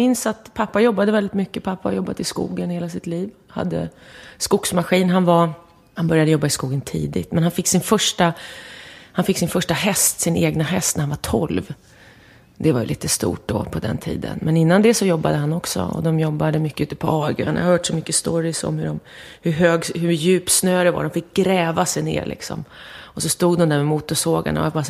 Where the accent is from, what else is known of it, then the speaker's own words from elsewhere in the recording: Hudiksvall, Gävleborg County, Sweden; Men sen växte vi upp i Hudiksvall, jag och min syster